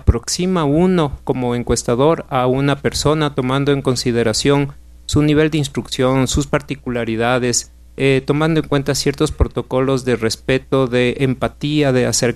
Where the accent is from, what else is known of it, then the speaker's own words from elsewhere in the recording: Ecuador; en el caso de sociedades como la ecuatoriana, porque tenemos a una enorme porción de la población por fuera del sistema de participación política.